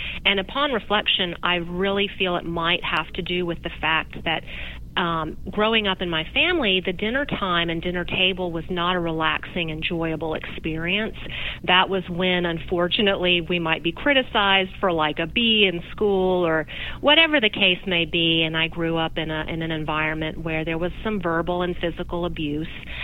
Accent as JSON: {"language": "English", "region": "the South", "country": "United States", "said": "particularly living here in America. I'm from the South, and, you know, food is a big part of life."}